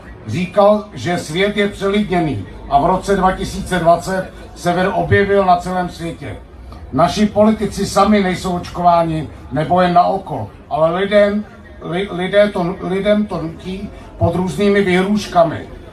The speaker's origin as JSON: {"language": "Czech", "town": "Plzeň", "region": "Plzeň Region", "country": "Czechia", "said": "jsem taky Plzeňák"}